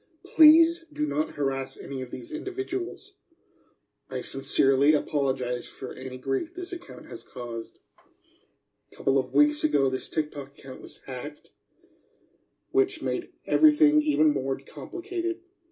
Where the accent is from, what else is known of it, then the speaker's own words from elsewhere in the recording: Lehi, Utah, United States; I'm originally from Lehi, Utah.